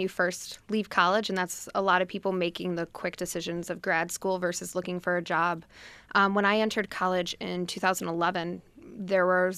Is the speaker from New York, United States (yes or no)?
yes; Dryden, New York, United States; Dryden, New York.